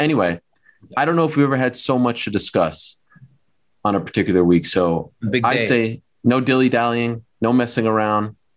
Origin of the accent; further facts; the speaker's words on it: Canada; I'm from Canada. So Canada is a part of the Commonwealth.